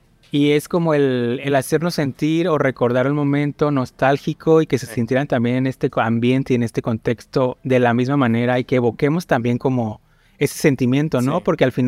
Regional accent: Michoacán, Mexico; cabe resaltar que ambos somos de Michoacán, así que arriba sí, Michoacán

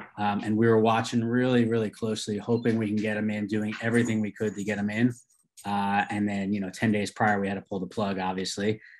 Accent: Florida, United States; You know, but growing up in South Florida, I'd been to the beach

